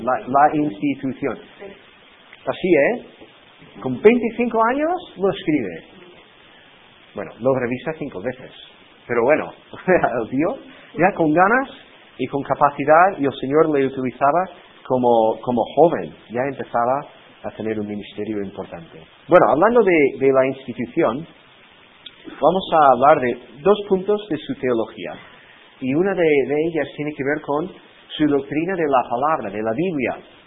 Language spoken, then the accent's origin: Spanish; United States; Spanish is a second language; now in Spain; yo sé que eso es el caso en mi país, en los Estados Unidos